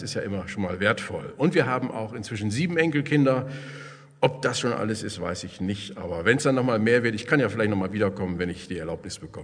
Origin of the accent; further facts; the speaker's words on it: Westoverledingen, Lower Saxony, Germany; ich komme aus Westoverledingen, das liegt zwischen Leer und Papenburg in Ostfriesland, noch in Ostfriesland.